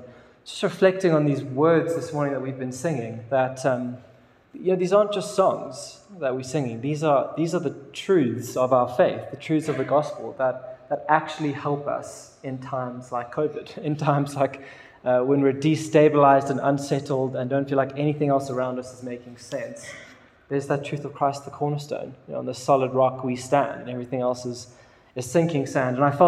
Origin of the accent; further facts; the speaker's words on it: Cape Town, Western Cape, South Africa; I'm from Cape Town, grew up, born and bred in Cape Town.